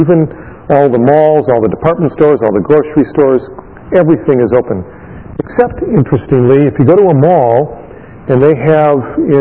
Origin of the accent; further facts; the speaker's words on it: Elmhurst, United States; When I grew up in Elmhurst, not that long ago, on Sunday, only one store in Elmhurst was ever open